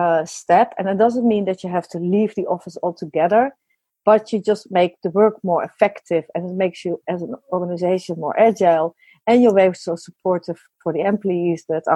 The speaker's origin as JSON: {"language": "English", "country": "Netherlands", "second_language": "English", "said": "And I think you're from Germany, I'm from the Netherlands."}